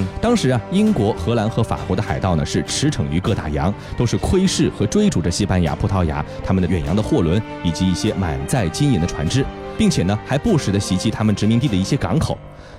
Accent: China

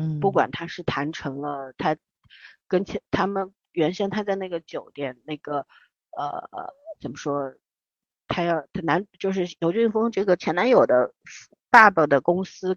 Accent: Shanghai, China; accent: northern tinge in Mandarin; also born or lived in Beijing

